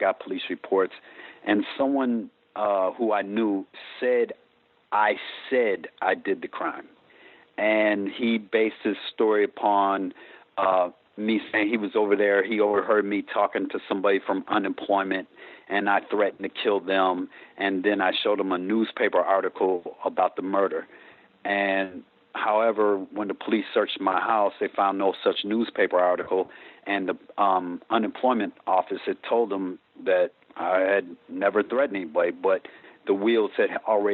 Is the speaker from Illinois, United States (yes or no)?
yes; Elgin, Illinois, United States; born there; I'm not originally from Rockford. I was born in outside Chicago in Elgin.